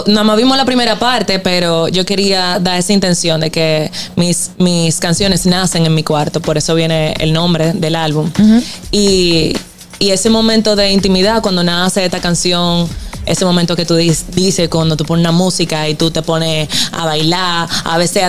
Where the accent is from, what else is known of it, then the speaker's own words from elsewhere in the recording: Dominican Republic; Yo soy dominicana.